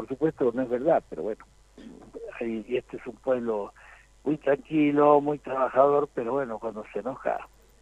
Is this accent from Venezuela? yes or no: no; Argentina; me van a ver como argentino